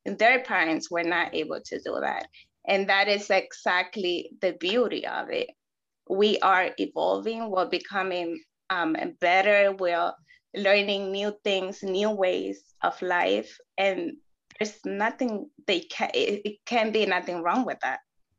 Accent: Dominican Republic; English is a second language; speak English, I just refused, because I didn't want to become American, whatever that is, because I'm still American, I'm Dominican.

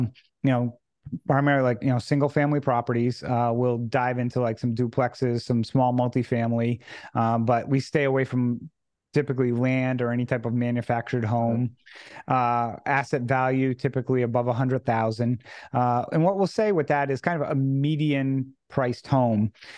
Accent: Massachusetts, United States; I'm from Massachusetts

